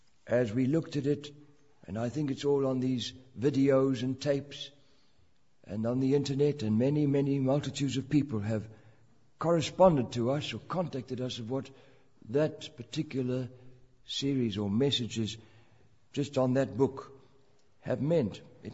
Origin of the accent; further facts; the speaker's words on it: England, United Kingdom; I wish I could have a series of meetings just on why we should stick to the King James as English people.